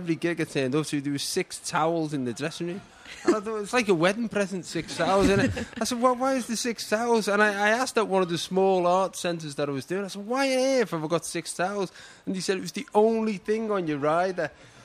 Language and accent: English; Liverpool, North West England, United Kingdom; I'm from Liverpool.